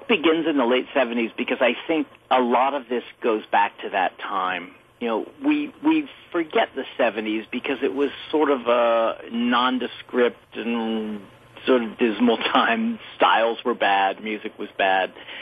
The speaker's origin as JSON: {"language": "English", "region": "California", "country": "United States", "tie": "born or raised there", "said": "the year I graduated from high school in California, began the defunding of public education in my home state"}